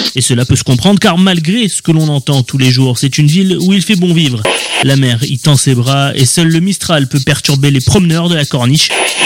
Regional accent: Marseille, Provence-Alpes-Côte d'Azur, France; C'est d'ailleurs un peu comme ça qu'on aime se définir là-bas. On est Marseillais avant d'être Français.

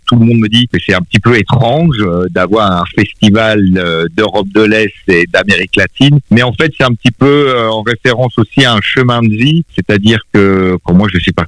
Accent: Rouen, Normandy, France; Alors, moi, je suis né à Rouen, c'est-à-dire que, voilà, j'ai fait mes études à Jean de la Varenne, à Mont-Saint-Aignan. Après, je suis parti au lycée Corneille

